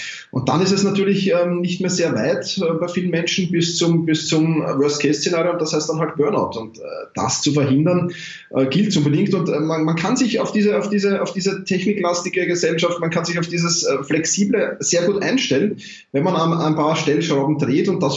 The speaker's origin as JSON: {"language": "German", "region": "Vienna", "country": "Austria", "said": "wie man wahrscheinlich schon aus den ersten Sätzen hört. Ich komme aus Wien"}